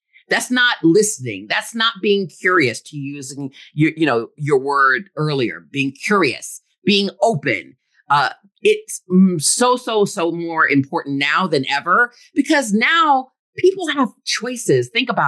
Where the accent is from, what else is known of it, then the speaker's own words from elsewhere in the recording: Rochester Hills, Michigan, United States; way back in the day when I was growing up in Michigan and Rochester Hills, where I knew nothing else but being either the only African-American in the restaurant, in the class, in the school.